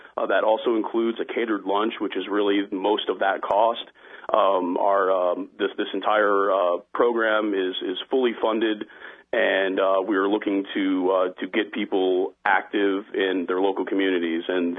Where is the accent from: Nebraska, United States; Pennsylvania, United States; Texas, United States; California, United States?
Texas, United States; We'd love to make it back down to Texas. It's been too long, my home state